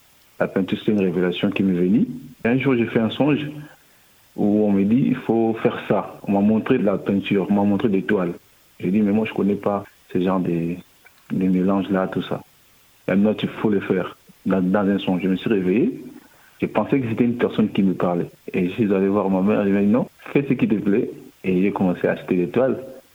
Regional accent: DR Congo; moved away; Et j'ai quitté le Congo en 2017.

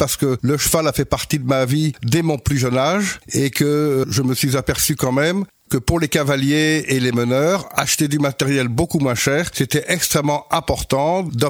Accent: Lille, Hauts-de-France, France; j'ai commencé à monter à cheval à l'âge de 12 ans dans une école d'équitation dans le Nord, puisque je suis originaire de Lille.

